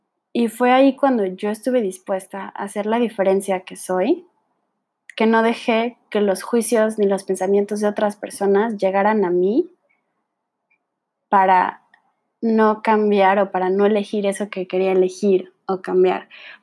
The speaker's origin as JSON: {"language": "Spanish", "country": "Mexico", "said": "casi nunca uso mi último apellido. Tengo 21 años, soy mexicana"}